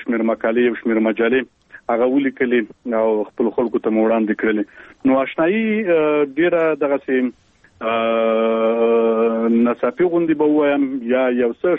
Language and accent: Pashto; Khost, Afghanistan; born there; او زه په خوست ولایت کې پیدا شوم او عمر می تقریبا اوس نو 28 کلنې ته برسېږي